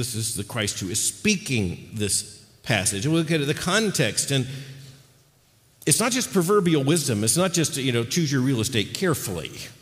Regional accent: Florida, United States; I grew up in Florida where sinkholes are a problem.

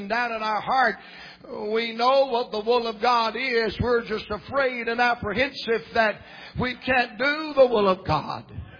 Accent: Virginia, United States; now in Atlanta, United States; I'm from the Blue Ridge Mountains of Virginia. My little wife was from the Blue Ridge Mountains of North Carolina. And we went over there and got that pickup truck and got that U-Hauler. And we moved out of them mountains down to hot Atlanta, Georgia.

